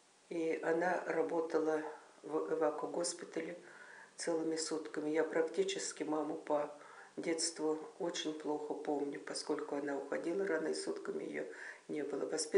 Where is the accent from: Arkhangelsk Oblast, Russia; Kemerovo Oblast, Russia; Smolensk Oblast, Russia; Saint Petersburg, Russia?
Kemerovo Oblast, Russia; Kemerovo; born there; Родилась я в городе Кемерово 26 мая 1939 года.